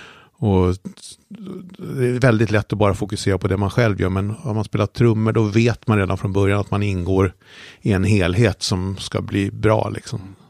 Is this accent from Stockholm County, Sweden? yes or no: yes; Stockholm, Stockholm County, Sweden; jag växte upp på Vindö kan man säga. Och sen så bodde vi i Hagsätra och sen så när jag var 9 år så flyttade vi till Skärholmen. Och i Skärholmen bodde jag tills jag flyttade hemifrån och det gjorde jag när jag var 17 kanske.